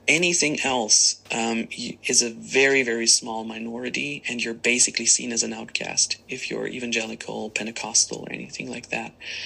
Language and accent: English; Germany; was born in 1981, which makes me 41 years old at this point in time. I was born and grew up in Germany, my mom being an American expat, and my dad is actually from Germany.